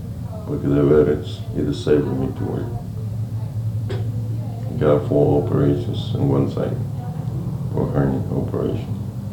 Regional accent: Victoria, Texas, United States; Yeah, all from Texas. We come down here from Victoria, Texas.

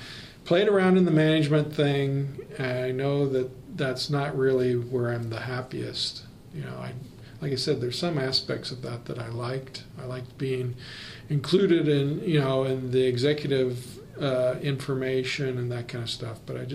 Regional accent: Pendleton, Oregon, United States; Yeah, I was a country boy, you know. I grew up in Pendleton. I cut wheat for a living, you know, did farmer rancher type stuff, and you know, it's a town of 10,000 people

